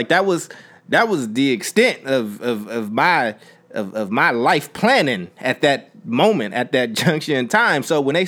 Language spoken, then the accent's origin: English; Oakland, California, United States; Like, I don't need you to feel sorry for me growing up in Oakland. I loved growing up in Oakland.